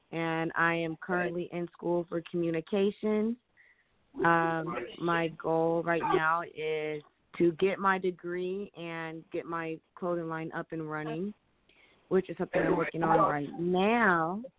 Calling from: California, United States; California, honey. West Coast.

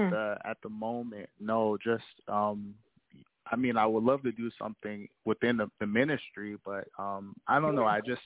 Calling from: Hawaii, United States; calling from Hawaii.

